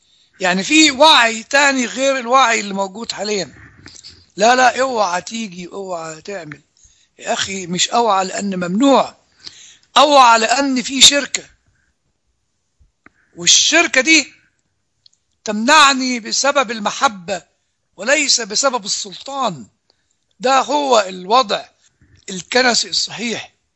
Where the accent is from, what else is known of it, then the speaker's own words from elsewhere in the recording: Upper Egypt, Egypt; عندنا في الصعيد لما واحد يطلع كده بغضبان ومحدش عارف يكلمه